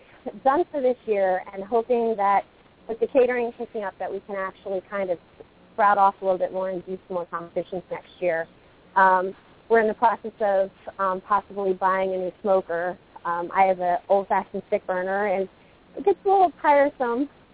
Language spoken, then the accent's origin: English; Pennsylvania, United States; But yeah, I grew up in outside of Philadelphia, and that's where I still live.